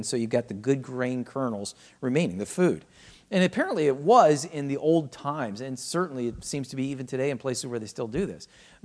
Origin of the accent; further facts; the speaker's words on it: United States; As an American, we know that there's an amendment that says that we're not to be indentured servants.